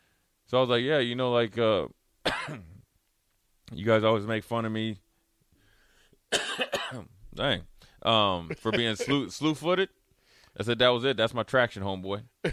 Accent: Minnesota, United States; growing up in Minnesota, you just got to play.

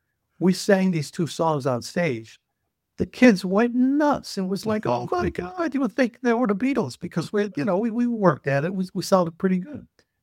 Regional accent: Cicero, Illinois, United States; I was in junior college. She was in high school. I was from Cicero. She was from Berwyn.

